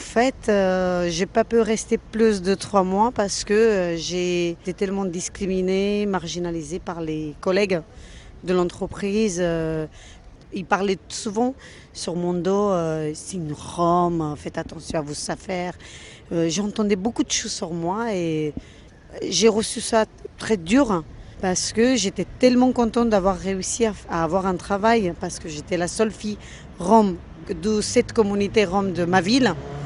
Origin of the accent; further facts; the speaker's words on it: Romania; now in Paris, France; Quand je suis partie de Roumanie, il y avait mes copines et mes cousines qui sont venues me voir avant de partir parce que j'allais quitter le pays, quoi.